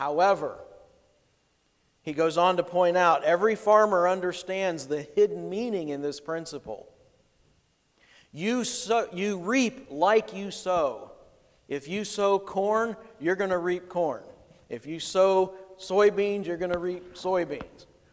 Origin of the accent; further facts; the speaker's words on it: Ohio, United States; I remember growing up in Ohio, they used to have a saying, knee high by the 4th of July.